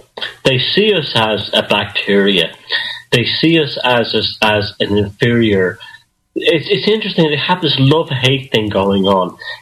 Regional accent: Ireland; born there; it's only an accident of birth that I was born in Ireland.

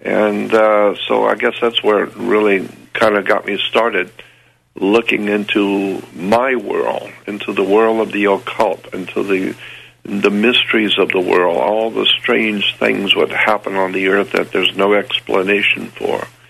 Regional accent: Florida, United States; And I grew up in Northwest Florida

